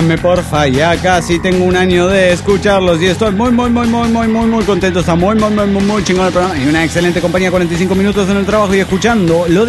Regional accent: Boyacá, Colombia; nacido en mi tierra Boyacá, y que muestra el día a día el sufrimiento de nuestros campesinos

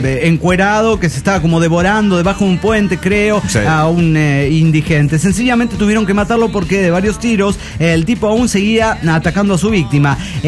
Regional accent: Costa Rica; de Costa Rica.

